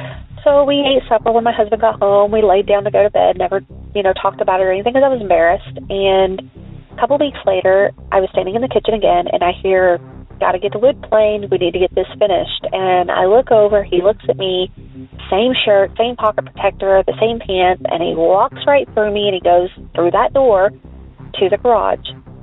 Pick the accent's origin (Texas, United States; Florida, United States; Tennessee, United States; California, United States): California, United States; Long Beach; I was from Long Beach, California, so I didn't have a clue.